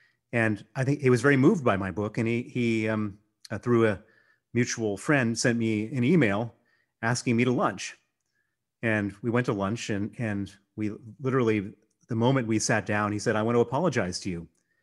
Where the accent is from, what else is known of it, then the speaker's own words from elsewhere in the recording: United States; accent: American; moved away as an adult; now in United Kingdom; And although you hear an American accent coming from me, I've been living here for 30 years. I'm a British citizen.